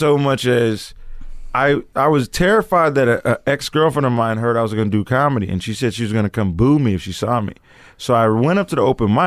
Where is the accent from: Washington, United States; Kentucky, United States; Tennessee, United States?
Washington, United States; Seattle; Seattle, Washington.